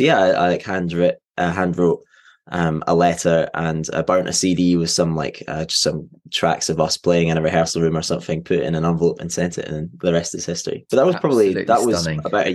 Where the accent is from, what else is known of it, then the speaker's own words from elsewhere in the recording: Scotland, United Kingdom; now in Glasgow, United Kingdom; I live in Scotland, in Glasgow. I'm from Clackmannanshire, kind of near the Ochil Hills, and then I grew up there, moved to Glasgow to be a musician